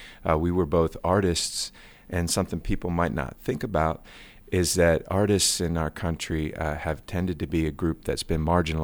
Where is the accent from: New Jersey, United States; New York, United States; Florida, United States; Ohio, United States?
Ohio, United States; Because I'm from Ohio, and the character is from southeastern Ohio.